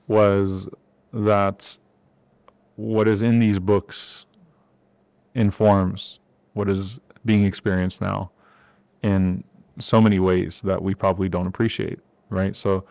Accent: Louisiana, United States; growing up in Louisiana, I was more likely to be discriminated against because someone would just assume that I was a light-skinned African-American, like I was Creole

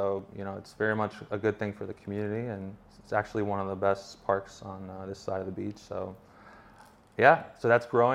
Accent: Texas, United States; born there; also born or lived in Boston / San Francisco / Chicago; I was born in Texas, and then I lived in a lot of places like Boston, San Francisco, went to Chicago for a little while.

